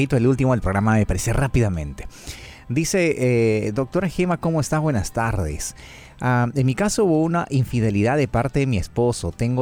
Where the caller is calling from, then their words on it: Argentina; de Argentina.